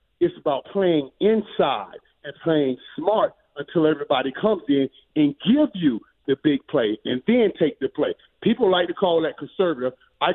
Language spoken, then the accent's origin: English; Dallas, Texas, United States; the SEC came into my hometown, Dallas, right there.